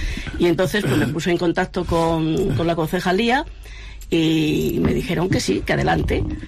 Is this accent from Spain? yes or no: yes; Alcorcón, Community of Madrid, Spain; now in Ciudad Real, Spain; Yo vengo hace un año y medio que vivo en Ciudad Real. Vengo de Madrid, de Alcorcón concretamente. Y allí en Alcorcón pertenecía a una asociación de discapacidad.